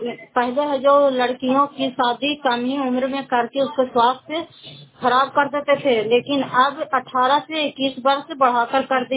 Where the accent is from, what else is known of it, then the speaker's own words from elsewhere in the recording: Fatehpur, Bihar, India; घर फतेहपुर, पंचायत मकरौल से, जिला नालंदा और किराए किराए ब्लॉक की निवासी हूँ और मैं किराए में आई हुई हूँ।